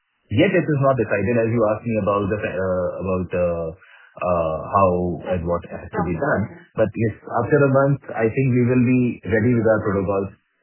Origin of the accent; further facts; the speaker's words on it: Jaipur, Rajasthan, India; we are basically, we are Marwari family from Jaipur.